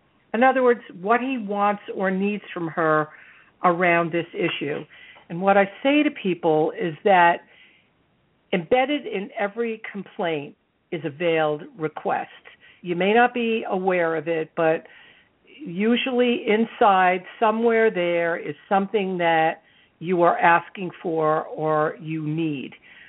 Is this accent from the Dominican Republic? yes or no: no; New York, United States; I come from a family where that was just the way we talked. We're from New York and we were loud and fast